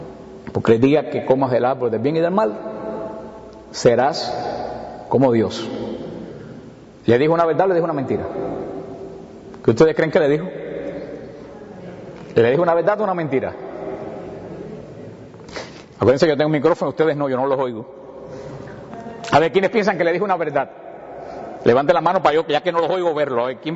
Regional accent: Cuba; allá en mi pueblo, en Cuba, había un dicho

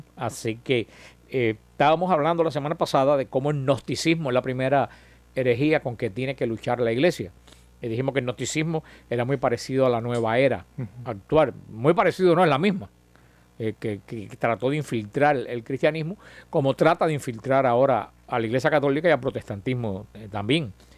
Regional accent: Cuba; a los hermanos de mi tierra de Cuba y de mi parroquia, del Mariel

